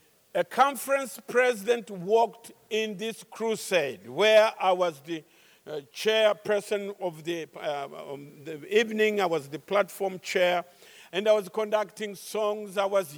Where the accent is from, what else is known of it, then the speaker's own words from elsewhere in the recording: Tanzania; born there; I was born in Tanzania. Tanzania is in East Africa, a beautiful country.